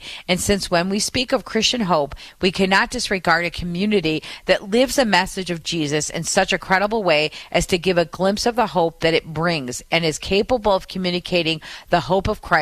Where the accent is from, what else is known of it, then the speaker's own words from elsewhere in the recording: Michigan, United States; here in my home state of Michigan and the Detroit area